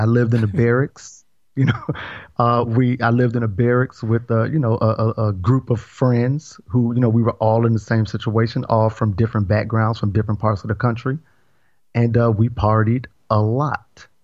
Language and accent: English; Georgia, United States; also born or lived in Milwaukee, Wisconsin; I mean, even though I'm from Georgia, a lot of my childhood was in Milwaukee. So I was already used to the snow.